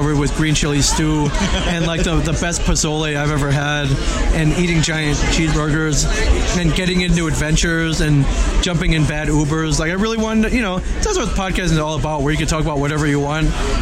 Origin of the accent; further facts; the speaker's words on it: Ohio, United States; born there; I don't speak with a Chinese accent